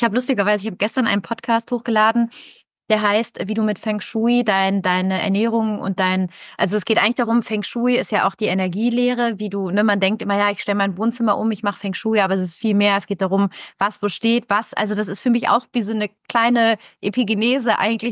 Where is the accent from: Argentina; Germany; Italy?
Italy; ich komme übrigens aus Italien, also ich habe auch so eine italienische Großfamilie und komme so ganz woanders her gefühlt.